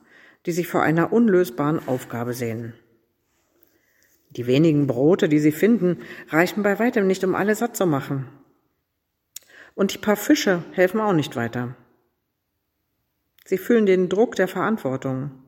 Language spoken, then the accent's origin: German; Germany; Und ich fühlte mich auch an meine Kindheit in der DDR erinnert.